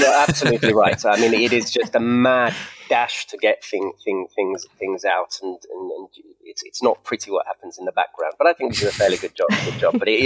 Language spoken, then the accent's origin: English; England, United Kingdom; But you can understand why growing up in England